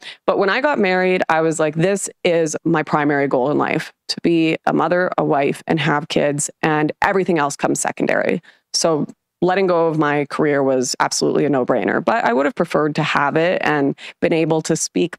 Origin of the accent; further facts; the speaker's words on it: Vancouver, British Columbia, Canada; Yeah, well, I grew up in Canada, so that's a pretty radicalizing experience.